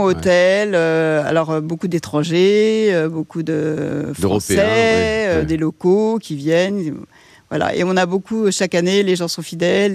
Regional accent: Paris, Île-de-France, France; on n'a pas été élevés ici, on a été élevés à Paris, on était journalistes toutes les deux

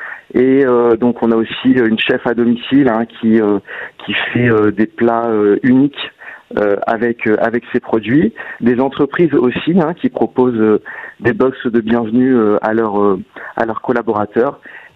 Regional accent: Nouvelle-Aquitaine, France; born there; on a eu l'idée de valoriser ma région natale, le Limousin

